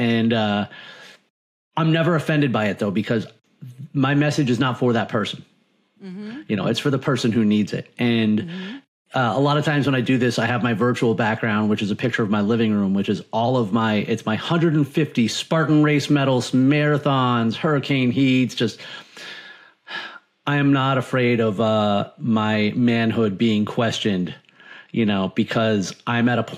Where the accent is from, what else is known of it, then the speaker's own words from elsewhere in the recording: Massachusetts, United States; now in Florida, United States; I am, and it's important I say this because I live in Florida, but I am originally from Massachusetts.